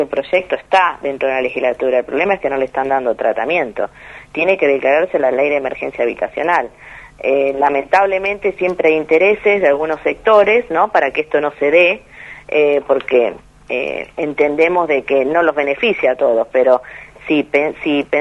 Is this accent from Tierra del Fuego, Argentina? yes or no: yes; Río Grande, Tierra del Fuego, Argentina; que somos de acá de Río Grande, sabemos que tierra tenemos y bastante.